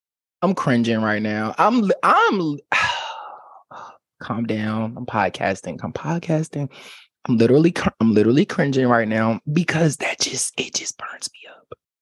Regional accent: Richmond, Virginia, United States; You guys know me. I'm from Virginia. I'm from Richmond, Virginia.

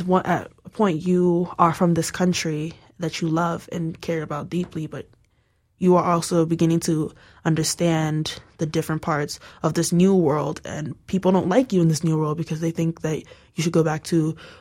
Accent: United States; born there; I was born in America, but my family comes from Nigeria.

